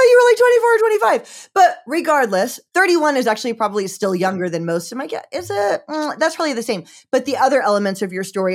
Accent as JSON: {"language": "English", "region": "Georgia", "country": "United States", "said": "not that Arkansas is not sophisticated and hip, but listen, I'm from Georgia."}